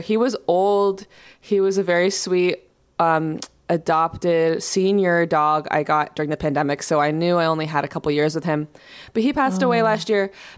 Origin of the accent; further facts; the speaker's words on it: New York, United States; being someone who's mixed race and also born and raised in New York.